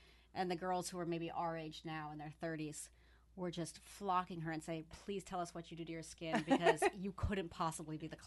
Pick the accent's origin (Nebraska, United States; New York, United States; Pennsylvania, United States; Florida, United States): New York, United States; New York City; Born and raised in Forest Hills in New York.